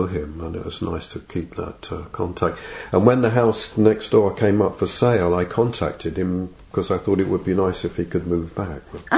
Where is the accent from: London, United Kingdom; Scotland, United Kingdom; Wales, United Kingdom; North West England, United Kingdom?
London, United Kingdom; Lewisham; now in Canada; I'm from southeast London, a place called Lewisham, Catford area, a bit like the EastEnders television programme. And I always refer to it as the wrong side of the river. And I came to Canada